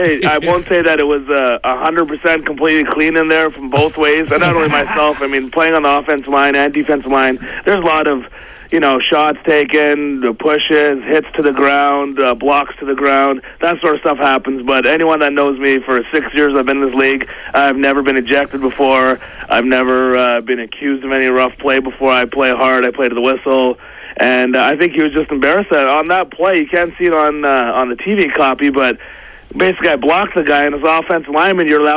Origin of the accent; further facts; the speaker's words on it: Canada; I mean, I may be a football player, but I'm Canadian. I love my hockey.